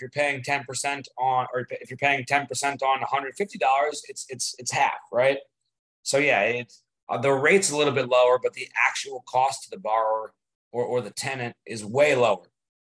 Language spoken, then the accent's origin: English; New York City, New York, United States; I'm a New Yorker from New York, as are my partners.